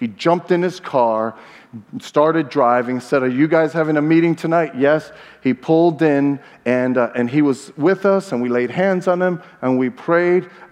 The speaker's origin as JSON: {"language": "English", "town": "Brooklyn", "region": "New York", "country": "United States", "said": "I'm a kid from Brooklyn."}